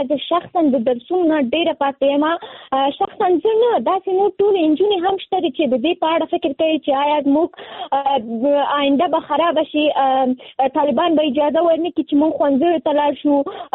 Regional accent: Nangarhar, Afghanistan; now in Kabul, Afghanistan; ما د ننګرهار د ولایت نه فعلاً په کابل کې ژوند کوم

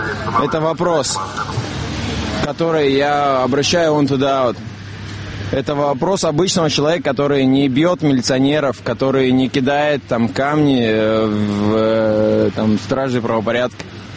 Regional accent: Moscow, Russia; Я живу, я москвич

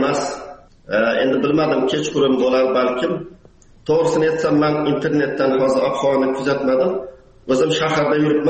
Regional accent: Khorezm Region, Uzbekistan; Endi men Xorazmda katta bo'lganman, lekin u yerda -28, -30 da ko'rganmiz.

